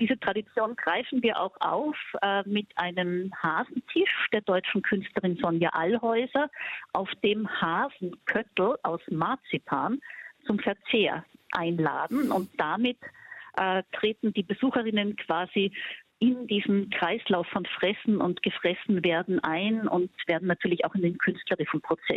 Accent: Austria; Bei uns in Österreich im Arbeitsalltag

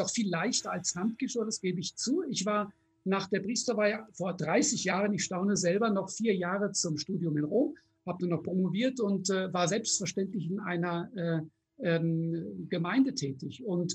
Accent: Frankfurt, Hesse, Germany; Was heute in den Großstädten, ich bin Frankfurter, überhaupt kein Thema mehr ist

